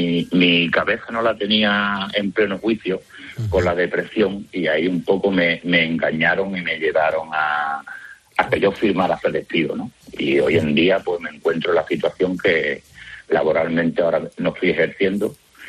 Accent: Málaga, Andalusia, Spain; Yo soy una persona que soy de Málaga, de Málaga, y te llamo desde Málaga

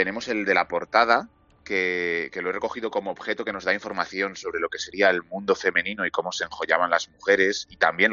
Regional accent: Castilla-La Mancha, Spain; yo que soy de Castilla-La Mancha en mi pueblo

